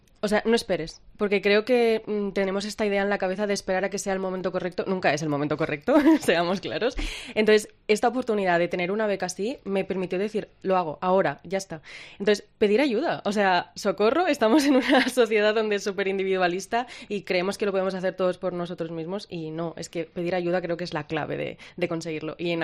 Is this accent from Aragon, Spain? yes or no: yes; Zaragoza, Aragon, Spain; now in Barcelona, Spain; Y además yo soy de Zaragoza y de repente llegas a una ciudad nueva